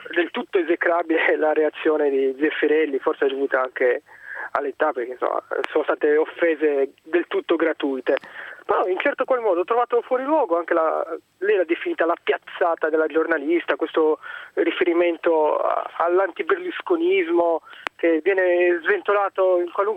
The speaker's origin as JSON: {"language": "Italian", "town": "Turin", "region": "Piedmont", "country": "Italy", "tie": "born there", "said": "Io sono di origine meridionale, sono nato a Torino, un'altra città in cui i meridionali hanno lavorato duro"}